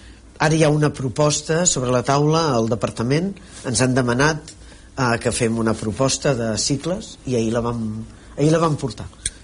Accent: Catalonia, Spain; el Baix Penedès és la meva comarca

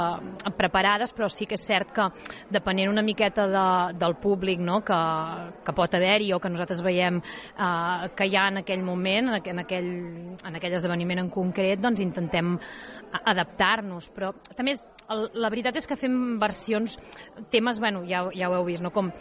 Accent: Navàs, Catalonia, Spain; Sí, sí, sí, jo sóc d'aquí al costat, jo sóc de Navàs

